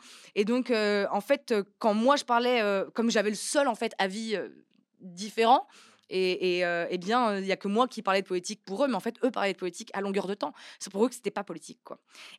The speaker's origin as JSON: {"language": "French", "town": "Chambéry", "region": "Auvergne-Rhône-Alpes", "country": "France", "said": "je viens de Chambéry. Je suis savoyarde."}